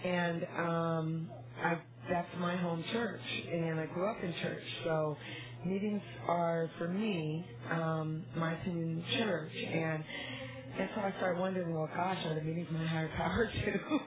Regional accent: Monrovia, California, United States; from Monrovia near Arcadia.

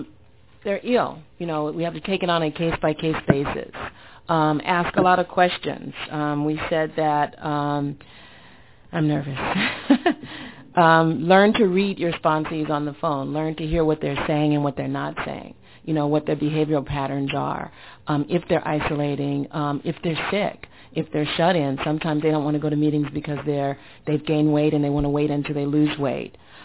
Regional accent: North Hollywood, California, United States; And I'm from North Hollywood.

